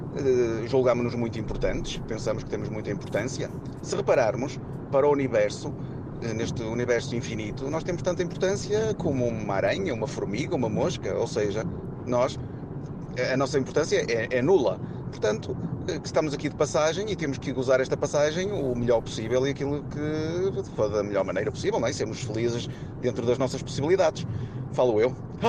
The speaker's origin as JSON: {"language": "Portuguese", "town": "Esposende", "region": "Braga", "country": "Portugal", "said": "sou de Esposende."}